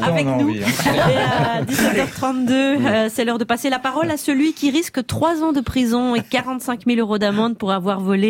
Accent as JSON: {"language": "French", "country": "Belgium", "said": "je suis belge"}